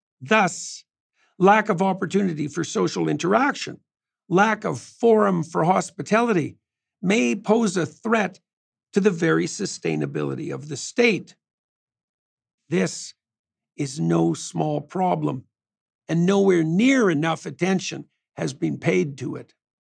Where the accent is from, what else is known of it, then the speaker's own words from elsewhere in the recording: Canada; As a Canadian, I have always been impressed by the sheer theatricality and patriotism